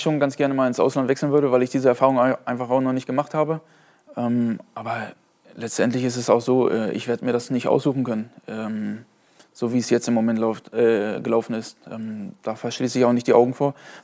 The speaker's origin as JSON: {"language": "German", "region": "Bremen", "country": "Germany", "tie": "born or raised there", "said": "Ich bin in Bremen aufgewachsen, war dort im Internat."}